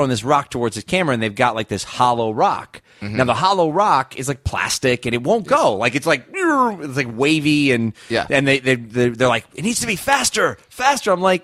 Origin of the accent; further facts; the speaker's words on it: Las Vegas, Nevada, United States; born there; I was born in Vegas.